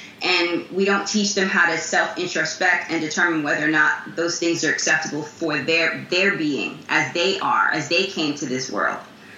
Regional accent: Bronx, New York, United States; I've toned down a lot, but I'm still from the Bronx.

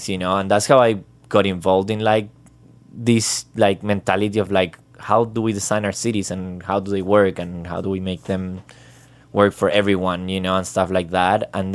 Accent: Chile; now in United States; Well, I'm originally from Chile. I moved to the U.S. about 10 years ago now in 2015. And I've been in Florida pretty much since.

